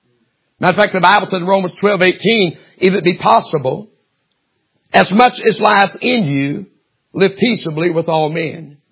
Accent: United States; But I'm also an American.

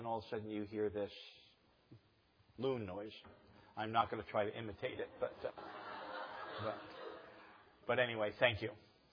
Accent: New Jersey, United States; Now, even though I'm from New Jersey, I often take a lot of heat being from Jersey. And no one in New Jersey says Jersey.

